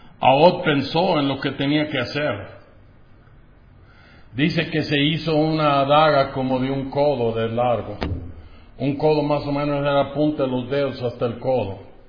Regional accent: Durango, Mexico; yo soy de Durango. Allá éramos los desechos de la sociedad.

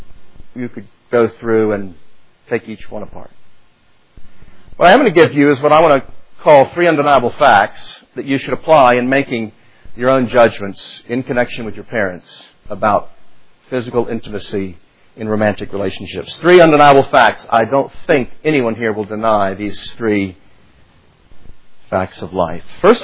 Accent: the South, United States; And growing up in the South, I thought, I don't think we do that.

